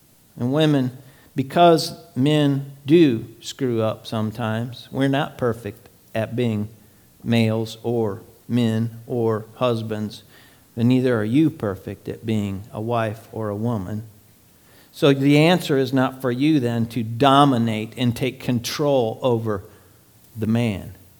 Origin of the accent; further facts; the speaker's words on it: United States; Don't put me in your basket. I'm an American, but you don't know my marriage and my relationship